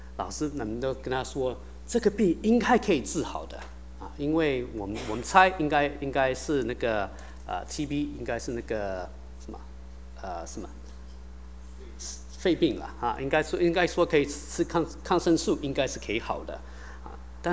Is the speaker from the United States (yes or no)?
yes; United States; 我在美国这边长大的